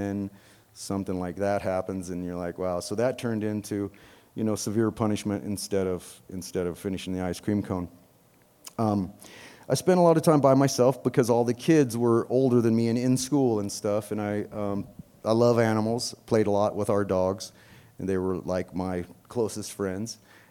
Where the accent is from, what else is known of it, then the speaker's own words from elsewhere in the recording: Texas, United States; because I grew up down in Texas, and we had Dairy King instead of Dairy Queen